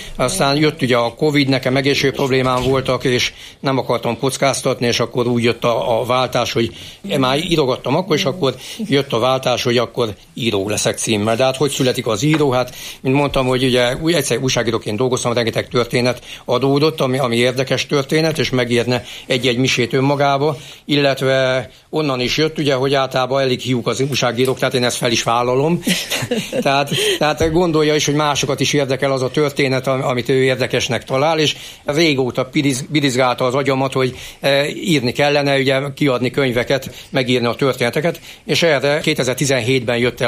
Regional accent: Miskolc, Borsod-Abaúj-Zemplén, Hungary; born there; Nővérem Gizella még Torna Szent Jakabon született, annyit pontos, hogy én már Miskolcon születem, tehát én miskolci vagyok. Mint képviselő úr is ugye Miskolc képviselő, tehát én is született miskolci vagyok, de a fele múltam az Torna Szent Jakabhoz között, édesanyám pedig viszlai

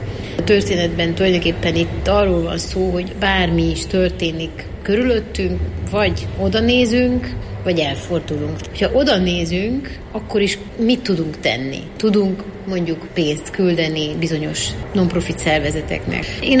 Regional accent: Transylvania, Romania; Tehát ugye erdélyi magyarként nagyon okos dolog jól megtanulni románul, mert az az otthonmaradásnak az egyik kulcsa.

